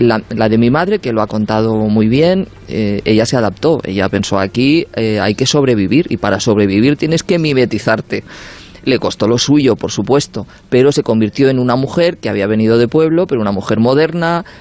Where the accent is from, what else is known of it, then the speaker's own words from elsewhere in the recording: Barcelona, Catalonia, Spain; born there; Yo ya nací en Barcelona, ¿eh?